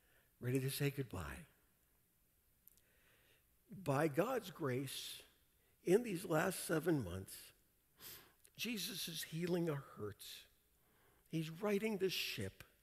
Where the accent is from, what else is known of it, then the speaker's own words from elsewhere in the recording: Canada; I grew up in Canada.